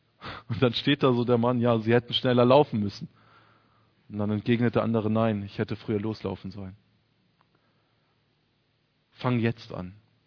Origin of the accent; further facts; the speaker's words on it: Witzenhausen, Hesse, Germany; Wir hatten gerade in der Gegend, wo ich herkomme, in Witzenhausen